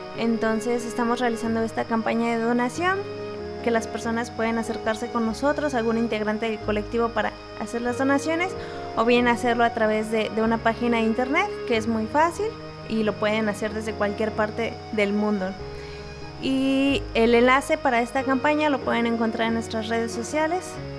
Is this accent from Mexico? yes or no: yes; Zacatlán, Puebla, Mexico; tengo 30 años y vengo del municipio de Zacatlán, Puebla.